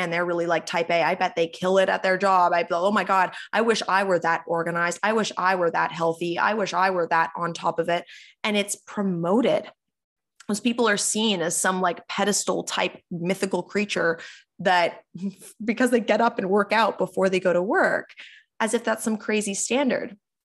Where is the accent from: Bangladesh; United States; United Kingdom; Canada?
Canada; because I can only speak to that as my experience as a Canadian?